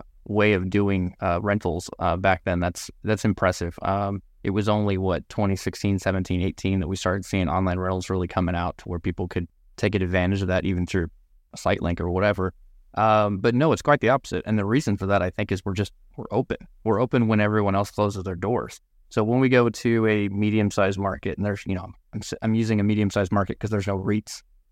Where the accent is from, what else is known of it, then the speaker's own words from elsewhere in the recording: Garland, Texas, United States; I'm from Dallas, Texas area, Garland to be specific, if you know the Dallas area.